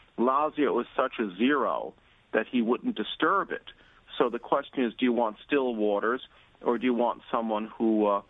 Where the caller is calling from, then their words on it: New York, United States; The Upper East Side in Manhattan.